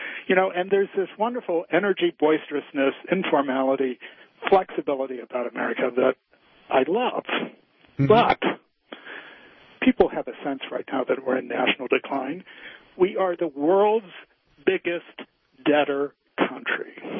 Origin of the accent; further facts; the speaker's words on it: Cincinnati, Ohio, United States; now in Illinois, United States; I grew up in Cincinnati. We took all our vacations in Michigan. I live in Illinois.